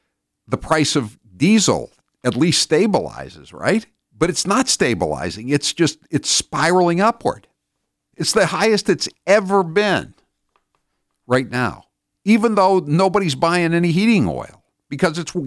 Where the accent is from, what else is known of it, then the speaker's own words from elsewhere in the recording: Somerville, Massachusetts, United States; just as a kid living in Somerville